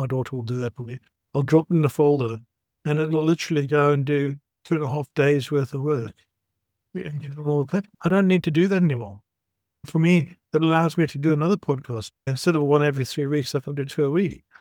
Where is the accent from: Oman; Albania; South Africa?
South Africa; I'm from South Africa